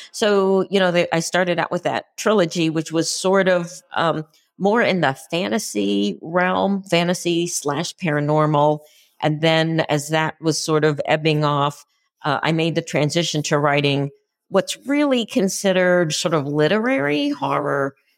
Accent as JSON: {"language": "English", "town": "Concord", "region": "Massachusetts", "country": "United States", "tie": "born or raised there", "said": "I grew up near Concord, Massachusetts, which is just like completely soaked in American Revolutionary history."}